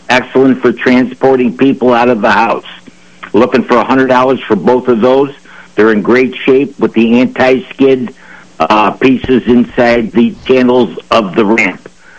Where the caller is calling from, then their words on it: Elma, New York, United States; Elma, New York.